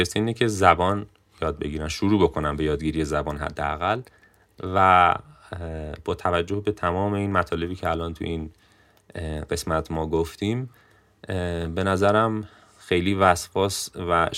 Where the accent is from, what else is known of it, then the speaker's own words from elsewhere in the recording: Hamadan, Iran; الان همدان شهری هستش که حالا شهر خودم رو مثال میزنم، شهریه که یک شهر چند ملیتی و چند فرهنگی، یک ویژگی منحصر به فرد این استان توی غرب کشور، یعنی از یک طرف کردی و از طرف ترکی و حالا گویش لوری